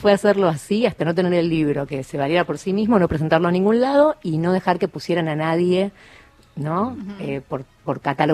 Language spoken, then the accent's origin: Spanish; Argentina; Yo soy argentina.